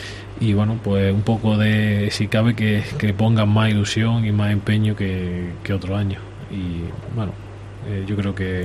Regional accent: Guadix, Andalusia, Spain; los que claro, somos de Guadí

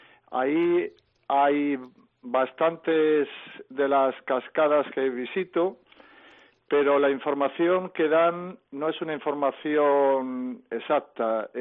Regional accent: Salamanca, Castile and León, Spain; yo soy de Salamanca, nací en Salamanca

